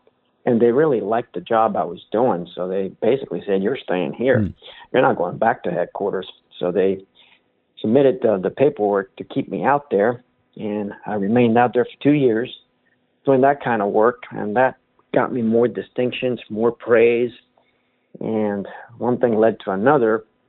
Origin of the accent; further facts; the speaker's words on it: Miami, Florida, United States; Growing up in Miami just basically exposed me a lot to, you had the Contra Wars, the Nicaraguans